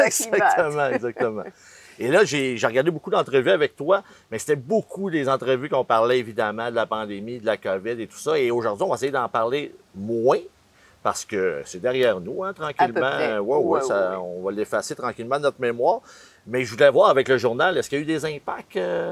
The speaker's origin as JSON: {"language": "French", "town": "Granby", "region": "Quebec", "country": "Canada", "said": "Ah, je suis de Granby."}